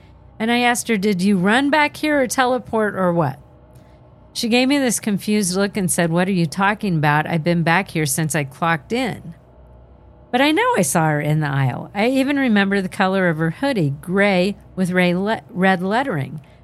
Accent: Tennessee, United States; It's growing up in Rowan, R-O-A-N-E, County, Tennessee. Rowan.

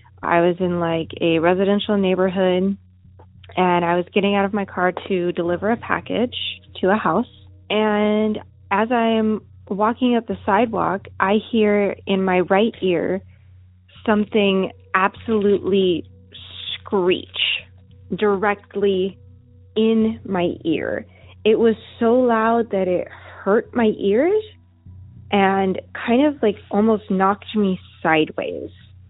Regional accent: California, United States; I'm from California.

